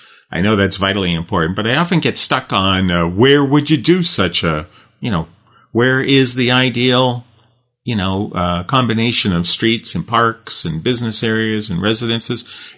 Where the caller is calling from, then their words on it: California, United States; Now, I'm calling you from Orange County today.